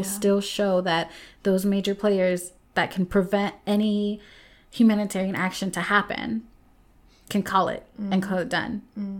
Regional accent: United States; But I mean, yeah, like, growing up in the States, we were very much taught, again, to have that Islamophobia

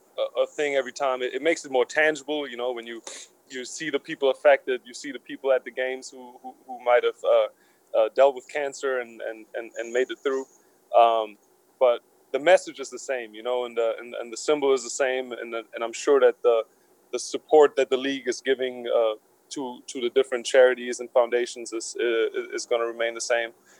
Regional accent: Germany; when I was growing up in Germany

